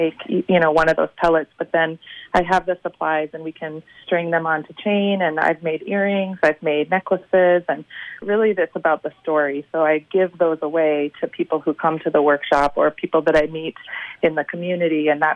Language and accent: English; Mississippi River, United States; that came from growing up on the Mississippi River and really thinking about the river as important to the place that I grew up.